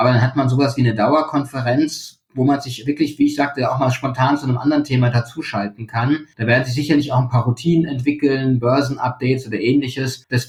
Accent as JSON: {"language": "German", "town": "Frankfurt", "region": "Hesse", "country": "Germany", "said": "Ich bin Frankfurter, das darf man auch haben."}